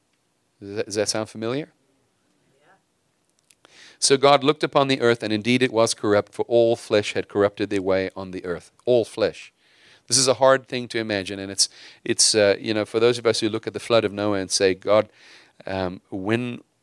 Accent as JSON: {"language": "English", "country": "South Africa", "lives_now": "United States", "said": "It's not because I'm South African."}